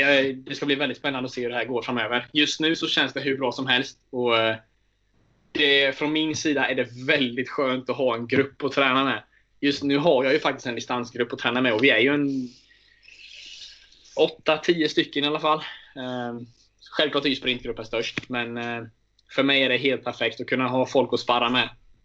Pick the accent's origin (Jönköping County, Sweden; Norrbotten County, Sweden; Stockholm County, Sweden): Jönköping County, Sweden; Nässjö; när jag kom från Nässjö så hade jag inte simmat så himla långt